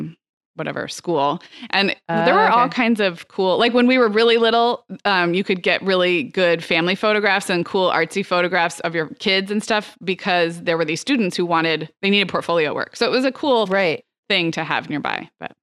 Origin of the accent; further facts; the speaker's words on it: Santa Barbara, California, United States; Growing up in Santa Barbara, there's a very famous, well-known at the time, at least, photography school